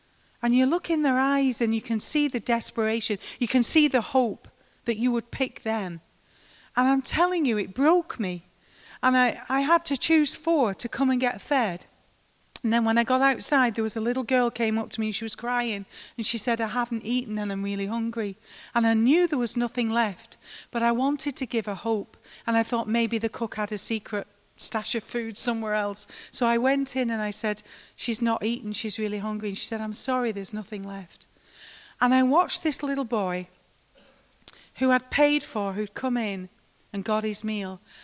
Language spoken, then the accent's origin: English; United Kingdom; And me being British, I thought they would all line up.